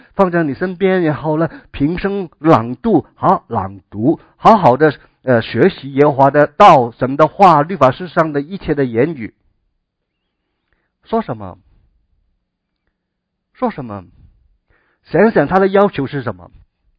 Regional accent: China; 按我们中国人的观念里面，皇帝就是天子啊

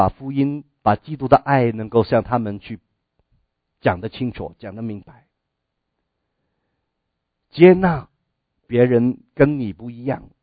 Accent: China; now in United States; 我们中国人吃饭可能就更能够体会。我们在美国住久了，我们在这边住久了之后

